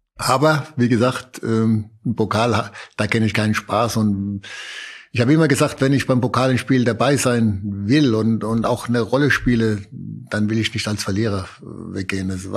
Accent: Dossenheim, Baden-Württemberg, Germany; ich komme ja aus Dossenheim auch und meine Onkels haben bei uns immer mit mir Fußball gespielt, schon mit 3, 4, 5 Jahren im Hof oder auch auf der Hauptstraße, da wo mein Elternhaus ist

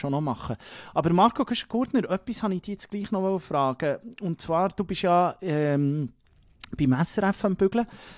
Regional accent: Colombia; Bogota, in meinem Heimatland.

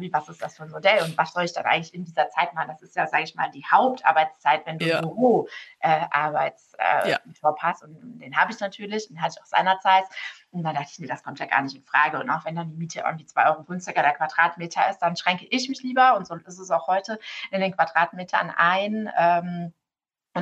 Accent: Saarland, Germany; born there; Ich komme gebürtig aus dem Saarland.

